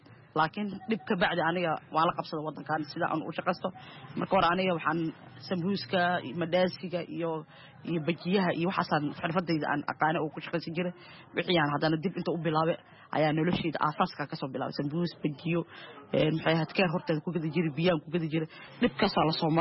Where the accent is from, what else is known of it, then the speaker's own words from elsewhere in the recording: Mogadishu, Banadir, Somalia; moved away; Aniga waxaan ka soo qaxay xamar, waxaan ku dhashay degmada Shibis